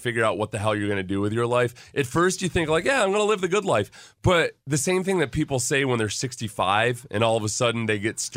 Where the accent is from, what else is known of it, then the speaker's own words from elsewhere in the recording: New York, United States; it feels a whole lot where I grew up in Western New York.